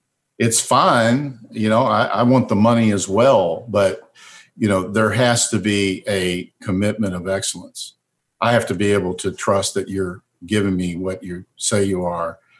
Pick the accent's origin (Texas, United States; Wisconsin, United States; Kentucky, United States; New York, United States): Kentucky, United States; where I grew up in Keeneland Racetrack, thoroughbreds and thoroughbred racing.